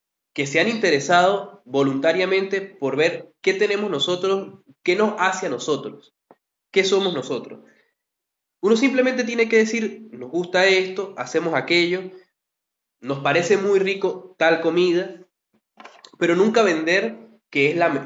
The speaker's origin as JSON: {"language": "Spanish", "country": "Venezuela", "said": "nosotros no podemos decir como venezolanos que nuestra cultura es propiamente venezolana, de nuestros indígenas."}